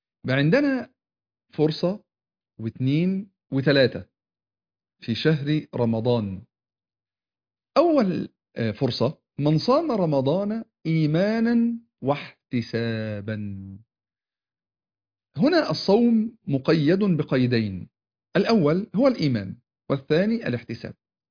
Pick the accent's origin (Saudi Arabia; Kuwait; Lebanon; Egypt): Egypt; احنا كشعب مصري كده شعب دمه خفيف،